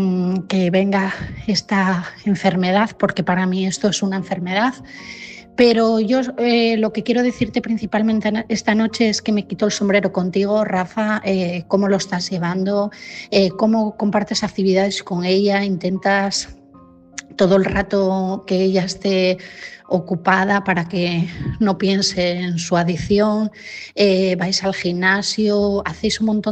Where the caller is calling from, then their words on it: Asturias, Spain; de Asturias